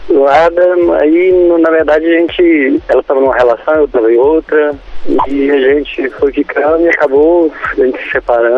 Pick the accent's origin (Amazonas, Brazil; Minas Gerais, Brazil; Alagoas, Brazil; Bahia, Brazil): Minas Gerais, Brazil; Belo Horizonte; Eu sou de BH.